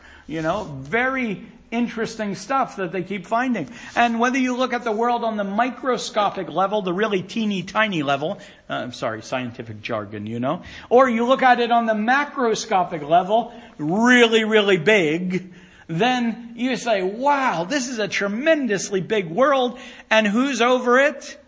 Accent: Indiana, United States; now in North Carolina, United States; now I'm in North Carolina, so I know this is a big NASCAR state. Now, I came from IndyCar country.

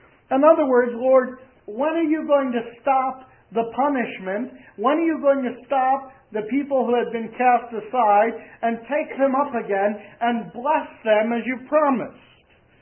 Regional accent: Pennsylvania, United States; It took place in my home state of Pennsylvania over the course of 3 days back in July of 1863.

